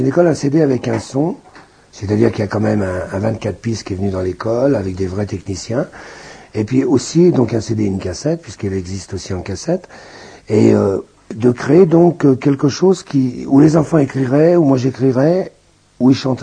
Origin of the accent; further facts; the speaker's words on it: Bron, Auvergne-Rhône-Alpes, France; moi, j'ai grandi à Bron, justement, à l'UC7